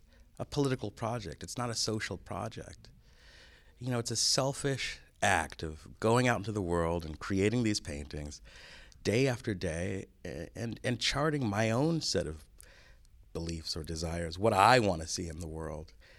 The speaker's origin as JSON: {"language": "English", "town": "Los Angeles", "region": "California", "country": "United States", "tie": "born or raised there", "said": "I grew up in South Central Los Angeles, where these things were not only acted upon others, but acted upon myself, upon me."}